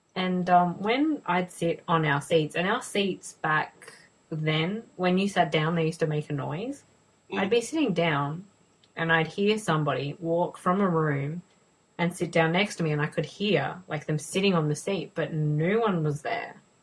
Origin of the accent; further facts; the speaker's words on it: Adelaide, South Australia, Australia; now in Melbourne, Australia; speaking about Adelaide where I'm from